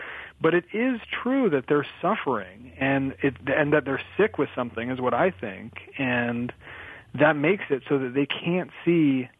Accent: United States; And at the same time, I grew up in America, which is definitely winning the lottery.

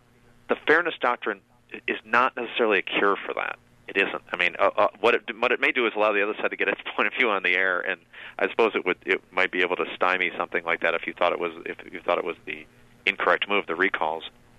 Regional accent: Detroit, Michigan, United States; There's I know where I grew up in Detroit.

